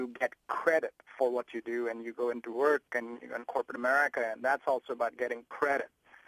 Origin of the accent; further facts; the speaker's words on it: India; now in United States; I was raised in India on some very strong values